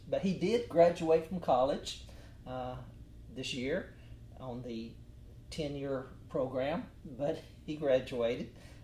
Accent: Alabama, United States; In case people don't know, I am from Alabama. I keep that a secret for the most part.

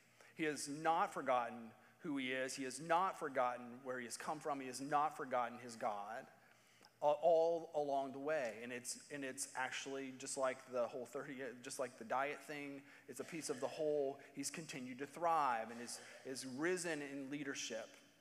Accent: Indiana, United States; I was from Indiana, and they said, "You talk like a hick." And I'm like, "No, I'm from Indiana. People from Kentucky have an accent, but we don't."

